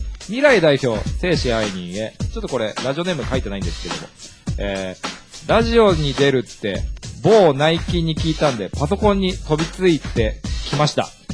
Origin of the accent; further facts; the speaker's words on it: Saitama, Japan; born there; 僕も、全然埼玉生まれで、